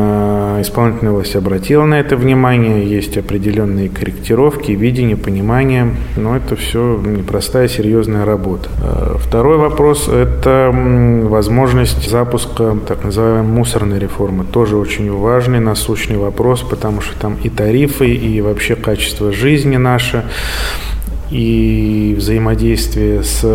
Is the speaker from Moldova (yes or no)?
no; Saint Petersburg, Russia; все мы петербуржцы, ленинградцы, и задача у нас общая одна, потому что это наш один большой любимый город.